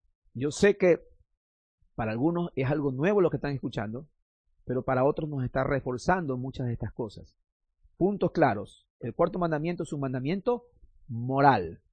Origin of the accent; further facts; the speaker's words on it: Guayaquil, Guayas, Ecuador; como nosotros decimos, como buen guayaquileño, nos sacamos el aire, sudamos la gota gorda